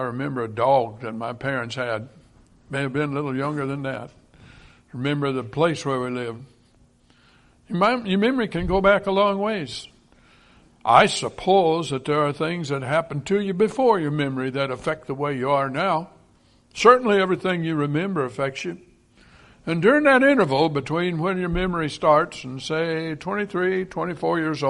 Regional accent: Iowa, United States; When I was a boy growing up in Iowa, they used to say, if the corn is knee-high by the 4th of July, it'd make.

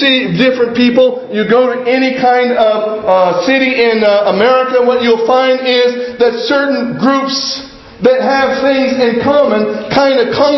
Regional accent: United States; And when I go to foreign countries, I'm an American.

